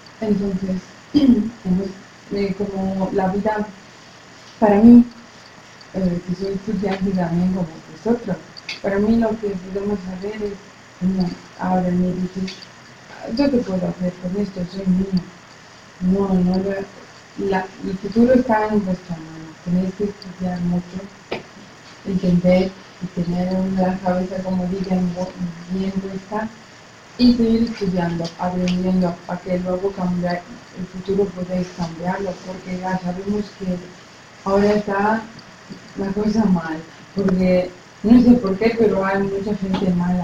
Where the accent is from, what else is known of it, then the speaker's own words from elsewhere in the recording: Iraq; Spanish is a second language; Somos de Irak. ¿Alguien sabe dónde está Irak?